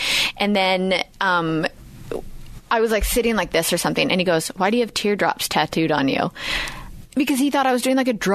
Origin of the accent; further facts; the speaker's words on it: Canada; now in United States; like even just crossing the border to go into Canada, like my home country